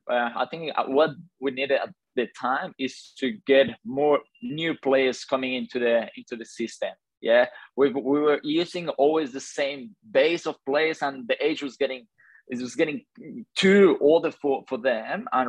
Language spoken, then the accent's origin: English; Tunja, Boyacá, Colombia; also born or lived in Bogota; as you said. I was born in Bogota, the capital city in Colombia. I moved and I was raised up in Tunja, which is 2 hours away.